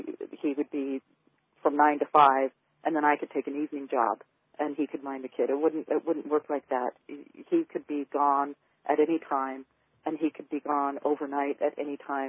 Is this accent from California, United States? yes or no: yes; California, United States; I grew up in Southern California.